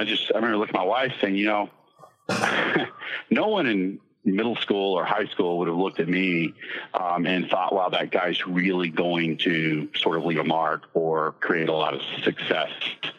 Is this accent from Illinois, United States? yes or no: no; Fort Worth, Texas, United States; No, I grew up in Fort Worth, Texas.